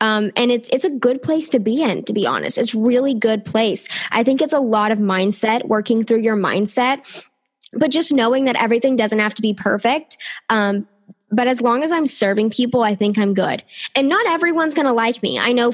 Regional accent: the South, United States; So, you know, I am from the South here in the States

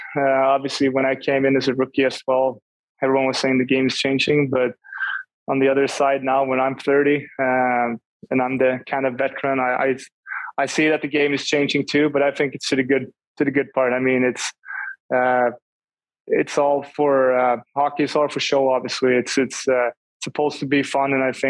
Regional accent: Sweden; now in United States; I moved to northern Sweden, so I wasn't living in my hometown the entire time, even if I came back for 1 year before I moved over to Texas and the NHL. So I kind of been around a little bit, but obviously coming over to the US, it's totally different from living in Sweden

